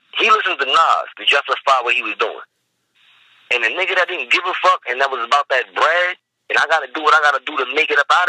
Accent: Compton, California, United States; And this is me, 2-3 years old. I was from Compton. I don't know what y'all niggas talking about. I'm from Compton, boy.

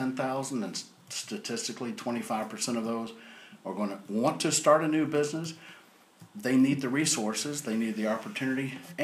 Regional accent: the South, United States; I'm from the South, so I can only go so fast, you know, but I can always be slowed down.

